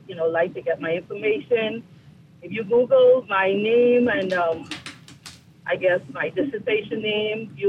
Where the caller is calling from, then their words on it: North Carolina, United States; So I'm calling from North Carolina.